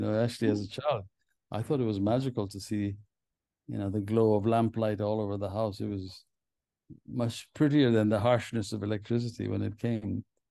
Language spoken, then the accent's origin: English; Ethiopia; English is a second language; now in United States; And then because I was born in Africa, I think my destiny was completely different from theirs. And then at a certain point, my parents moved first to America and I moved many years later